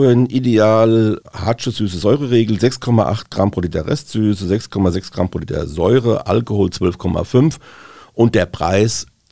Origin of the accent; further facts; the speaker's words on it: Rhineland-Palatinate, Germany; bei uns in Rheinhessen beispielsweise und auch am Mittelrhein und in der Pfalz, Rheingau und Hessische Bergstraße, sagt man zur Straußwirtschaft Straußwirtschaft, ja, oder kurz Strauße.